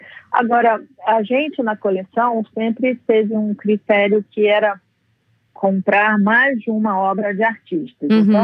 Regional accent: Rio de Janeiro, Brazil; now in São Paulo, Brazil; nós somos cariocas, e desde que a gente se conhece, assim, a gente ia naqueles leiloizinhos pequenos que tinha lá no Rio

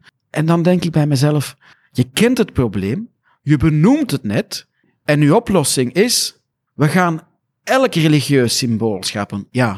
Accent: Belgium; Ja, ik heb wel een dubbele nationaliteit omdat mijn vader Brits is, dus ik ben een Brit en een Belg.

